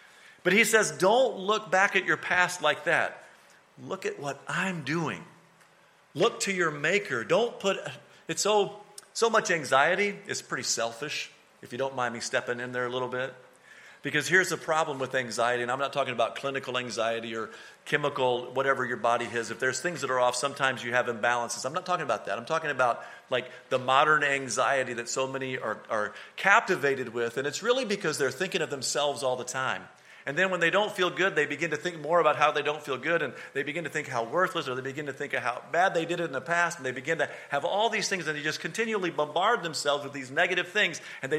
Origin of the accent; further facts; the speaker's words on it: Mississippi, United States; We got whoopings when we grew up in Mississippi.